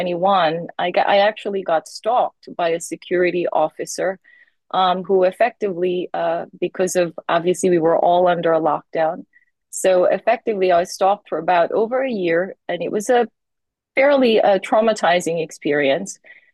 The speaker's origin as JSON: {"language": "English", "town": "Tuncurry", "region": "New South Wales", "country": "Australia", "tie": "born or raised there", "also_born_or_lived": "London", "moved": "as an adult", "lives_now": "United States", "said": "So, you know, I'm actually Australian, if you can believe it. I come from a small town in Foster Tuncurry. So, hey to all those on the mid-north coast. And I left Australia over 30 years ago. Obviously, I lived in London first and then moved to the US"}